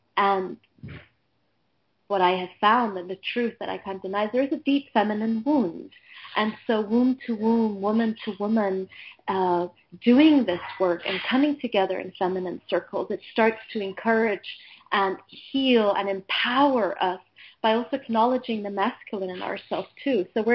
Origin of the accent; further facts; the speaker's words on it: Egypt; and I grew up in Egypt.